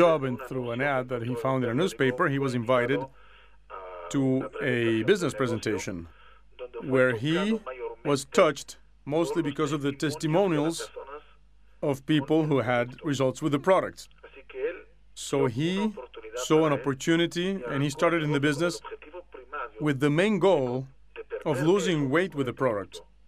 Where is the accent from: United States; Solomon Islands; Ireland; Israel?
Israel; English is a second language; now in Madrid, Spain; You can notice from my accent that I'm not Spanish, and I'm actually from Israel originally.